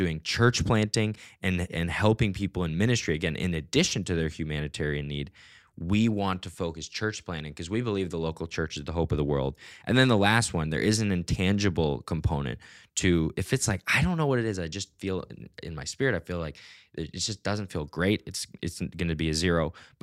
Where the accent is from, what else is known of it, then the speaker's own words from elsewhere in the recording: Minneapolis, Minnesota, United States; I told them I was from Minneapolis and they said, oh, the Austin of the North.